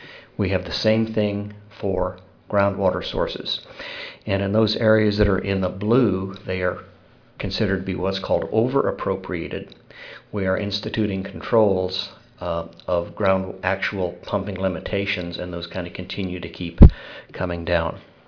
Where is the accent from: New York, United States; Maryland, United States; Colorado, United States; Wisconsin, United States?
Colorado, United States; Greeley; The panhandle and my home country around Greeley, Fort Collins, Colorado is very similar.